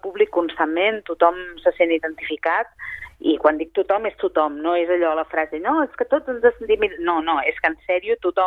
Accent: Sabadell, Catalonia, Spain; El Ramon Madaula i jo, els dos som de Sabadell

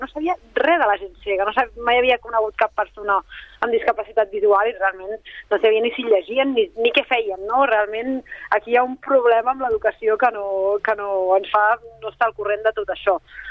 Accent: Vilassar de Mar, Catalonia, Spain; jo amb 11 anys anava a Barcelona sola, jo soc de Vilassar de Mar, i agafava el tren

